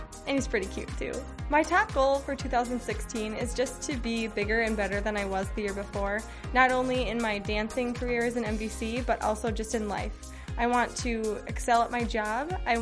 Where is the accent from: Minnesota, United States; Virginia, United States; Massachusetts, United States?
Minnesota, United States; Minneapolis; This is my third year as a Vikings cheerleader, and I'm from Minneapolis.